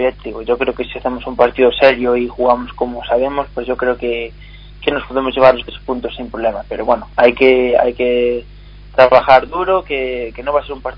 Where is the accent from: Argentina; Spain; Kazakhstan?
Spain; Senlles, Galicia; born there; Yo nací en un pueblo que se llama Senlles.